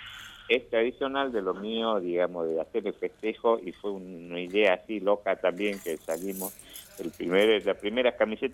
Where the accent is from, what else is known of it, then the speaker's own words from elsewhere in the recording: Salta, Argentina; Yo soy de Salta, soy de la República de Irigoyen.